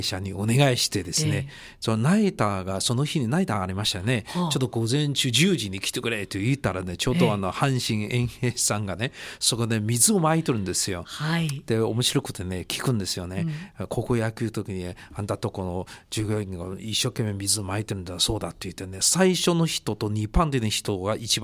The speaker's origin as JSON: {"language": "Japanese", "region": "Beijing", "country": "China", "tie": "born or raised there", "lives_now": "Nishinomiya, Japan", "said": "私が北京生まれ育ちだったのに、しかし長らく西の宮に住んでいた自分がもう一人はいる、"}